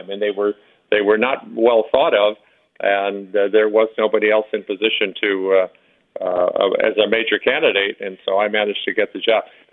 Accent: Chicago, Illinois, United States; When I grew up in Chicago, went to Loyola, got an MBA

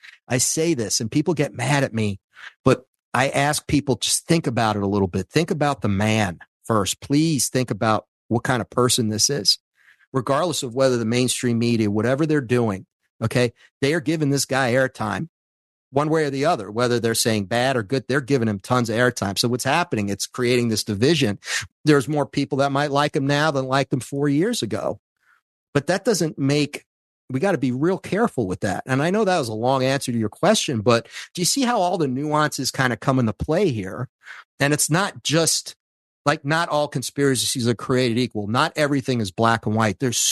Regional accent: New York, United States; I'm from New York. I grew up there. So I've known about the Trump family for a very long time.

